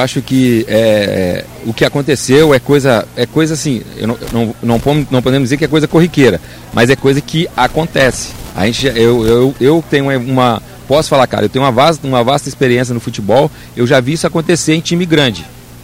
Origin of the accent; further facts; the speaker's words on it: Rio de Janeiro, Brazil; now in Rio Brilhante, Brazil; Eu sou do Rio, mas assim, se eu pudesse, eu ficava, mas vamos ver, né?